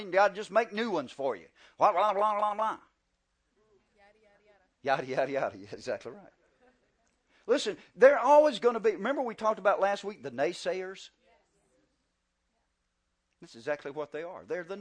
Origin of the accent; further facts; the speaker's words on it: the South, United States; Just like you know I'm from the South. My speech gives me away. Doesn't matter how much I try to hide, it's just the way it is.